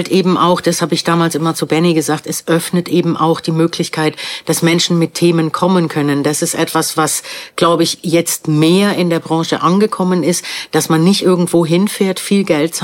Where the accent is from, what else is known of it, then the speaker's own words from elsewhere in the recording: Heidelberg, Baden-Württemberg, Germany; also born or lived in Switzerland; ich komme aus Heidelberg. Heidelberg ist eine sehr touristische Stadt. Definitiv. Ich habe das von klein auf erlebt, dass chinesische Busse ankommen, durch die Hauptstraße wandern.